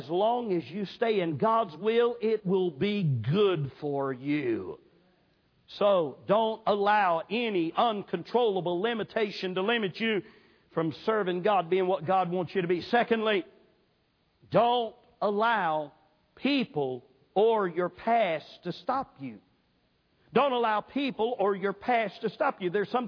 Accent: South Carolina, United States; We both know how to pronounce words because I'm from South Carolina and he's from North Carolina.

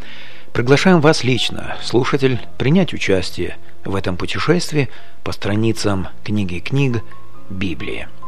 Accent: Almaty, Kazakhstan; born there; Я родился в Казахстане, в городе Алматы.

